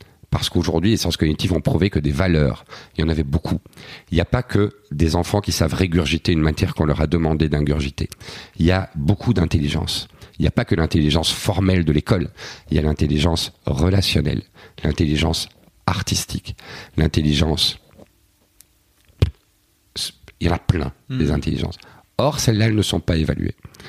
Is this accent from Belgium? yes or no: yes; Belgium; Malheureusement pour nous, vous le savez, vous êtes Lillois, je suis Belge, les usines ont fermé.